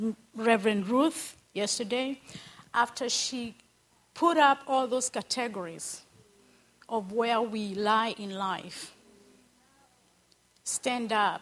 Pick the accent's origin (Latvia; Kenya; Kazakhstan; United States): Kenya; Kiambu County; I'm from Kenya, Kiambu.